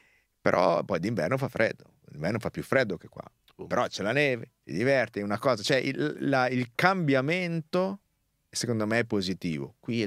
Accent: Varese, Lombardy, Italy; Sono di Varese.

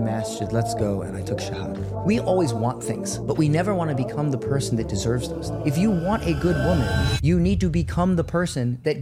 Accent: Florida, United States; I grew up in Florida, you know, so like a very, like the most haram place in America.

